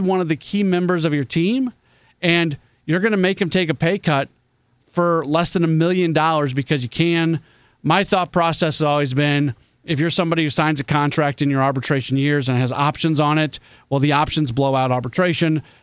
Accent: St. Louis, Missouri, United States; I was born here. I was born in St. Louis. I lived in St. Louis my entire young life until I went to college. I was gone for a little while, and I came back. So, no, I am from St. Louis, proud of being from St. Louis

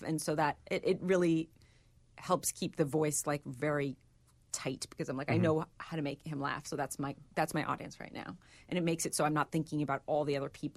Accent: Massachusetts, United States; I grew up in Western Massachusetts.

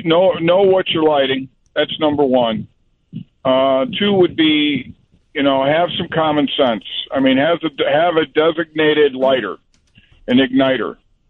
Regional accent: Munster, Indiana, United States; I've been a lifelong person in Indiana. I grew up here in Munster, right across the border. I've been here my whole life.

